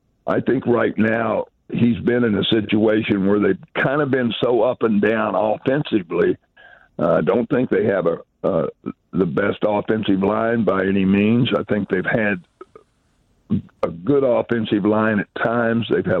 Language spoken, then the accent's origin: English; El Dorado, Kansas, United States; also born or lived in Manhattan; I was born in Manhattan. I grew up in El Dorado.